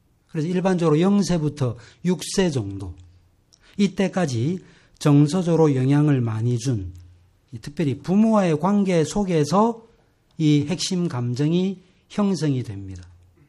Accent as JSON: {"language": "Korean", "region": "Seoul", "country": "South Korea", "tie": "born or raised there", "said": "제가 어릴 때 화곡동에, 서울 화곡동에 살았거든요."}